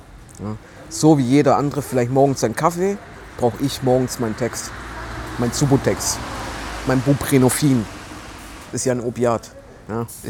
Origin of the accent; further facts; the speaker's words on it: Stuttgart, Baden-Württemberg, Germany; Ja, ich komme aus Stuttgart, bin 38